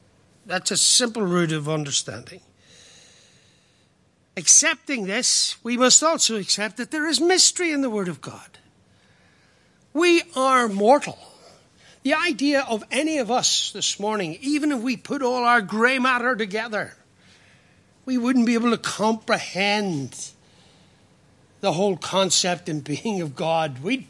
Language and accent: English; Ireland; I'm Irish. I'm simple. I can live with that.